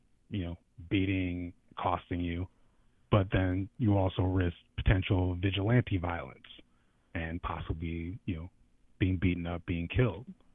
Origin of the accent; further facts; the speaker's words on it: Lake Oswego, Oregon, United States; But for me personally, like I grew up in Lake Oswego, which was considered more of a de facto sundown town.